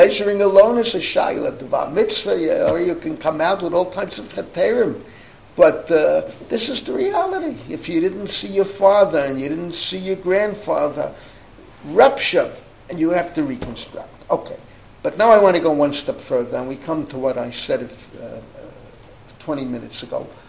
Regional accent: New York City, New York, United States; I grew up in the Bronx.

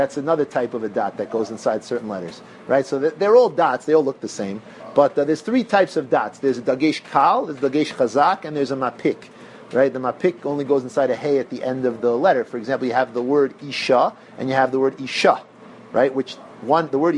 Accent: Kew Garden Hills, New York, United States; the way I pronounce a cholam because I grew up in Kew Garden Hills, and that's the way everybody in Kew Garden Hills says a cholam.

